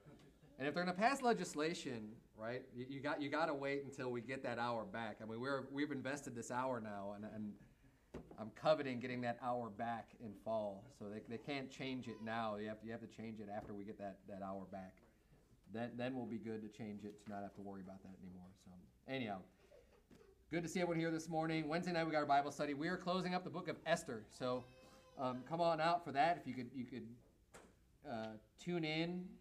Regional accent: Illinois, United States; also born or lived in Arizona; Yes, growing up in Illinois, we used to do the same thing, but I lived in Arizona for like 20 years

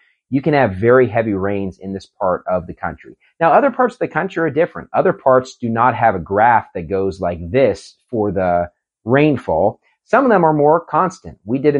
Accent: West Virginia, United States; I never thought about it growing up in West Virginia during the winter season where we'd have heavy snow.

